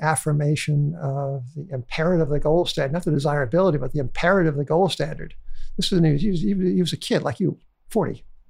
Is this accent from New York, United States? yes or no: yes; Williston Park, New York, United States; also born or lived in Manhattan; Yeah, so Williston Park, which is right smack dab in the middle of Nassau County. I grew up